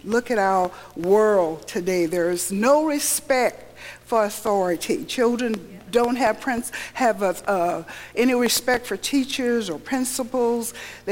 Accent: South Carolina, United States; I grew up in the South. South Carolina is where I was actually born and raised.

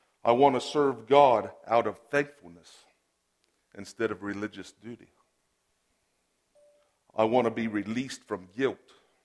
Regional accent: Beverly, Ohio, United States; I'm from Ohio. I'm from a small little town called Beverly.

